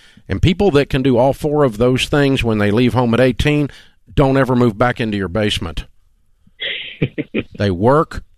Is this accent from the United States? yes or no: yes; the South, United States; Yes, ma'am. No, ma'am. We're from the South. You're going to have manners.